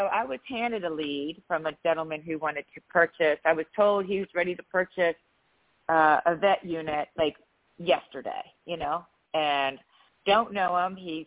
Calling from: Virginia, United States; I'm calling from Virginia.

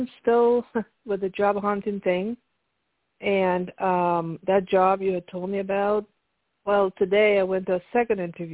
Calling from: Pennsylvania, United States; I'm calling from Pennsylvania.

